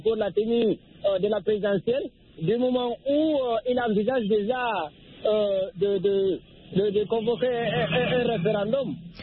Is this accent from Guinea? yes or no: yes; Guinea; moved away; depuis 2010, j'ai quitté la Guinée parce que je suis complètement dégoûté des élections.